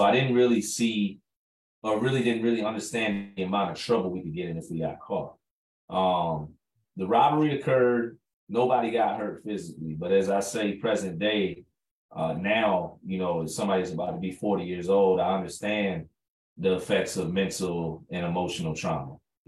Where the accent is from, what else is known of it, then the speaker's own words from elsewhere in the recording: Chicago, Illinois, United States; And I'm from Chicago, and Chicago is one of the biggest cities over here in the States.